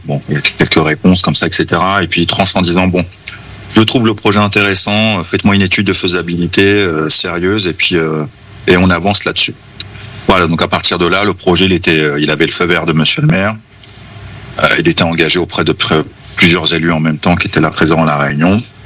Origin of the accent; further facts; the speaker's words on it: La Madeleine, Hauts-de-France, France; Absolument, j'ai grandi à la Madeleine.